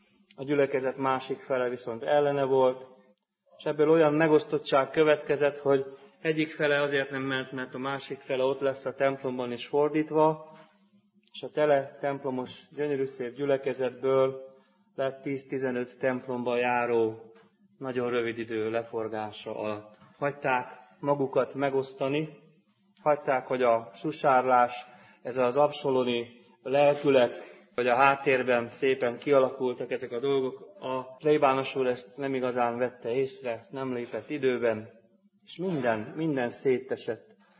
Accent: Transdanubia, Hungary; Én a Dunántúlról származom, ott élnek a szüleim mind a mai napig egy nagy községben

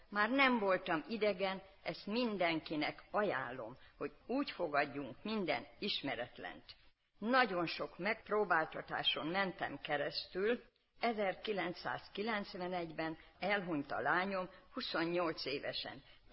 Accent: Pereces, Borsod-Abaúj-Zemplén, Hungary; Perecesen laktunk, ott is konfirmáltam. 1987-ben jöttünk Miskolcra lakni.

